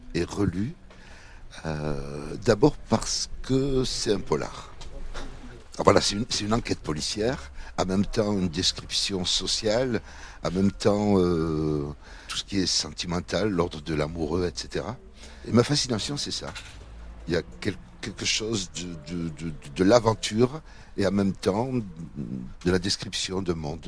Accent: Algeria; Et c'est une famille algérienne et je suis algérien.

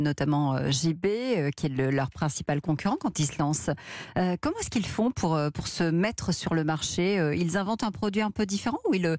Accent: Southern France, France; chez moi, on dit pas la pétanque, hein, je suis du Sud, mais on dit on joue aux boules.

